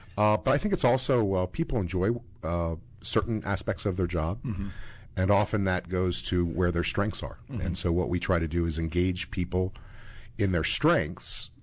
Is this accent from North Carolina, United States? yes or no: no; Virginia, United States; Grew up in Northern Virginia.